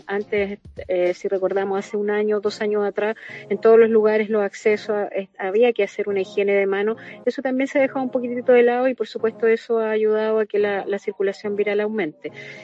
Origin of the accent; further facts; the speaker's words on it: Ñuñoa, Santiago Metropolitan Region, Chile; Mi corazón es ñuñoíno, me crié en Ñuñoa